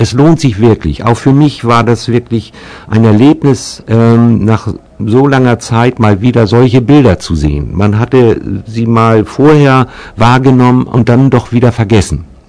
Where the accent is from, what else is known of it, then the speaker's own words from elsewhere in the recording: Worpswede, Lower Saxony, Germany; Und zwar komme ich aus Worpswede und hinter dem Bahnhof